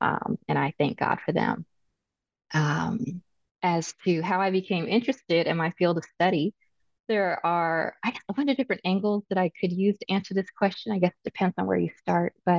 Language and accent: English; Berkeley, California, United States; also born or lived in Sonoma County / Oakland / Montreal / Seattle; I was born in Sonoma County, California, wine country, and spent most of my childhood in Berkeley and Oakland near San Francisco.